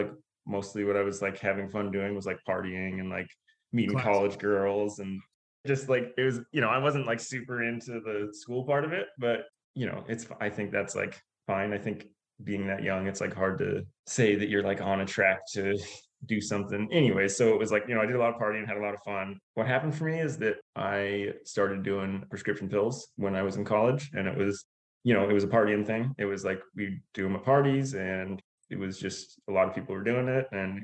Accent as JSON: {"language": "English", "region": "Alaska", "country": "United States", "tie": "born or raised there", "said": "So the deal is, I grew up in Alaska. That's where I was born and raised."}